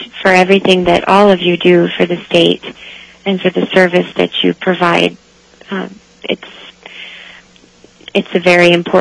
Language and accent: English; New York, United States; born there; now in Alaska, United States; I love Alaska, I consider it my home, even though I was born in New York, and it is my home now and will be for the long term.